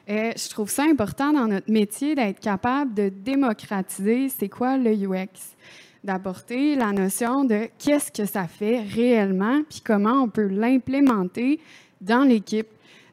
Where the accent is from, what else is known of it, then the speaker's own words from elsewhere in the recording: Quebec, Canada; Je viens de la Beauce, moi-là.